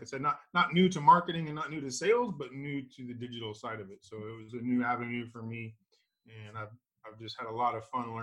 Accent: Dallas, Texas, United States; I'm born and raised in Texas. You know, I've been here my whole life and was born here in the Dallas Metroplex. I moved south for a little while and when I was a little bit younger, down in kind of the country

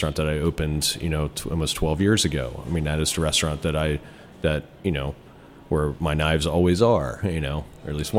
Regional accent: Maryland, United States; also born or lived in New York; both Michael and I, we grew up in around Chesapeake region. We're uh-huh. from here.

